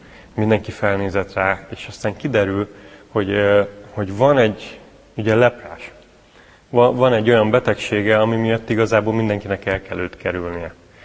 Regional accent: Debrecen, Hajdú-Bihar, Hungary; moved away as an adult; én egyébként debreceni vagyok. Ott születtem. oda jártam iskolába. 18 éves koromig Debrecenben éltem. Az Ady Endre gimnáziumba jártam.

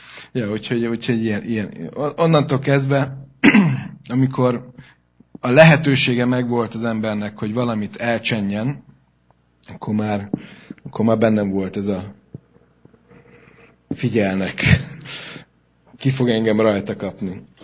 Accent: Budapest, Hungary; Úgyhogy én belvárosban nőttem föl, oda jártam iskolába, a parlament előtt szép virágos kertek voltak

